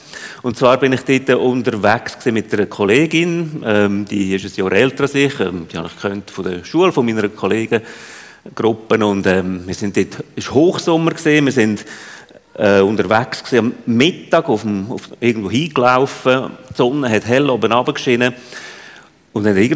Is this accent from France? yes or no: no; Central Switzerland, Switzerland; ich von Lauteren. Meine Eltern sind dort gewesen, dann bin ich in der Innerschweiz aufgewachsen.